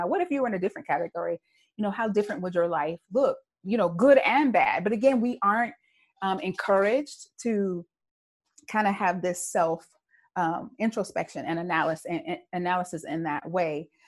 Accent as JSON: {"language": "English", "country": "United States", "said": "and I do love being an American"}